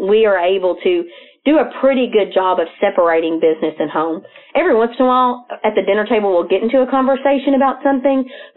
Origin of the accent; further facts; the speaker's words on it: Texas, United States; I'm from Texas. I'm from East Texas. So in little redneck country, the aunt that works here, we call her Aunt Sissy. So all growing up, she was Aunt Sissy to me.